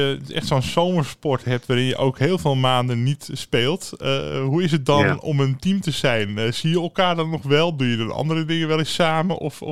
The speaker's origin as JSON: {"language": "Dutch", "region": "North Holland", "country": "Netherlands", "said": "En wij als Zaankanters hebben 2 verenigingen."}